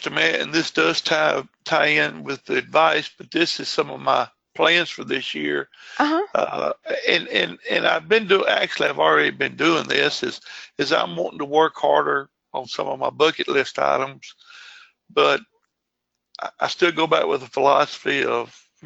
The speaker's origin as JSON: {"language": "English", "region": "Louisiana", "country": "United States", "tie": "born or raised there", "lives_now": "Dallas, United States", "said": "I was born and raised in Louisiana, but I'm out in the Dallas-Fort Worth area, and I'm a Texas Rangers fan."}